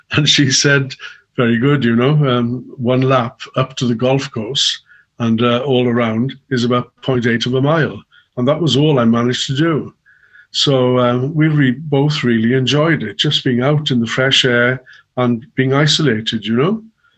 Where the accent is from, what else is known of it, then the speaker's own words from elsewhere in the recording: Llanybydder, Wales, United Kingdom; now in London, United Kingdom; growing up in Llanabadda, going to Lampeter School